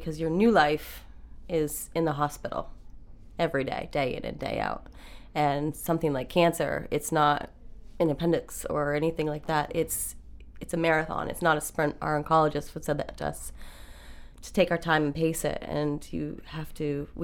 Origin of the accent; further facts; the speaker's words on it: Maine, United States; My family, like I said, I grew up in Maine. My husband grew up in Maine. So all of my family was close by.